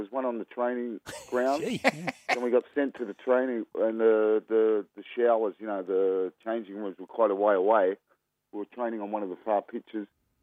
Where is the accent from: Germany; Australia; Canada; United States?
Australia; that came from being the Aussie because we used to get the mickey taken out of us being Aussies over there.